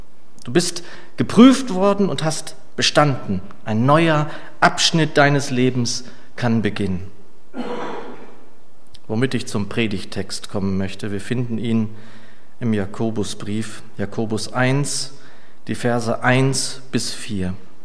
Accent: Gelnhausen, Hesse, Germany; nach zwei Diensten in Gelnhausen, in meiner alten Heimat, in der eigentlich alles anfing.

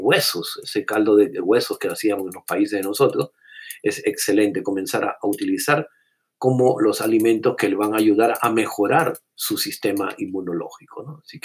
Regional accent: Peru; now in Tampa, United States; digo nosotros como peruanos nuevamente, pero aquí en la Tampa

